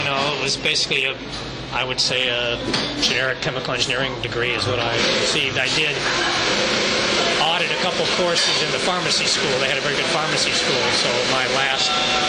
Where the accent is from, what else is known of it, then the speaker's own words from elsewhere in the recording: Chicago, Illinois, United States; I'm from the Chicago area, northern suburbs of Chicago